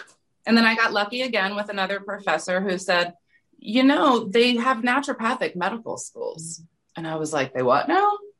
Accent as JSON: {"language": "English", "town": "Philadelphia", "region": "Pennsylvania", "country": "United States", "said": "I was actually in North Jersey at the time, because I'm from Philadelphia"}